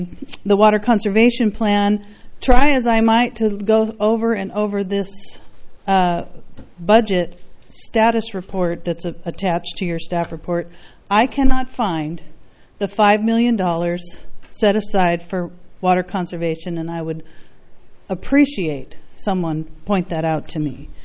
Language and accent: English; Los Osos, California, United States; from Los Osos